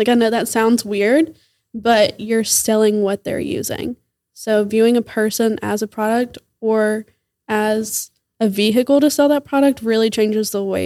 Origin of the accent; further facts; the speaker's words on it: Athens, Alabama, United States; I'm from North Alabama, specifically Athens.